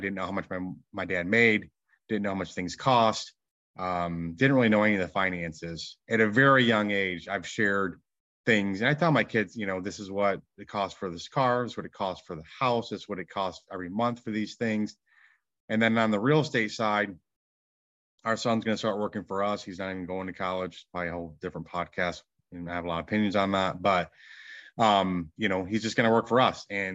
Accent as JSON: {"language": "English", "region": "Michigan", "country": "United States", "tie": "born or raised there", "lives_now": "Dallas, United States", "said": "I grew up in Michigan. I'm in Dallas, Texas now. One of seven kids"}